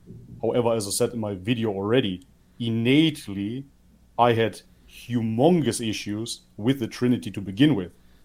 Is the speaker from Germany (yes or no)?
yes; Germany; yes, my parents are from Macedonia. I grew up in Germany.